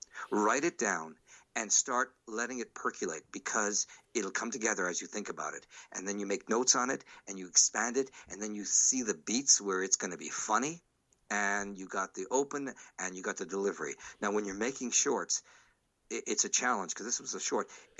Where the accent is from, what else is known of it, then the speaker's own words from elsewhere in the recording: Montreal, Quebec, Canada; I'm from Montreal originally. I'm born in Montreal.